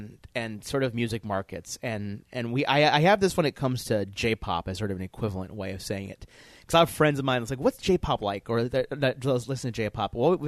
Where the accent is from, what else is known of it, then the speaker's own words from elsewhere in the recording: New York City, New York, United States; I come from Brooklyn.